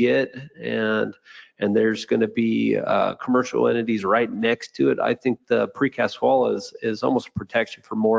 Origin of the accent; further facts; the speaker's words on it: East Coast, United States; Well, I've always viewed it as interesting because I came from the East Coast